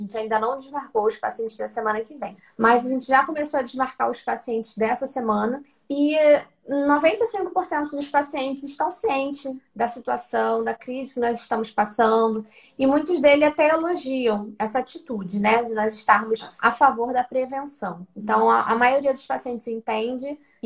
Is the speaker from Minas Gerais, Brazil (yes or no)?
no; Rio de Janeiro, Brazil; Eu sou do Rio de Janeiro, do estado, da cidade do Rio de Janeiro, e nós ficamos no bairro da Zona Oeste.